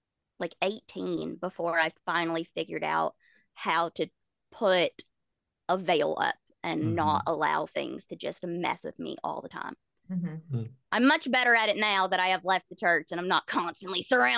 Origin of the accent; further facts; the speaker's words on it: Bible Belt, United States; Oh yeah. I grew up in the Bible Belt. That's still a thing right now.